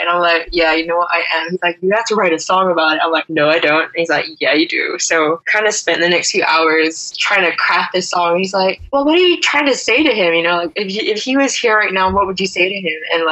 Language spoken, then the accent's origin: English; Wales, United Kingdom; born there; I was born in Wales, so that's where that name came from.